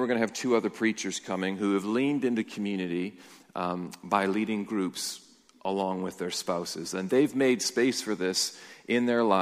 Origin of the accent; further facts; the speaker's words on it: Michigan, United States; Anyway, in Michigan, in my hometown, in home state, I saw this thing about community.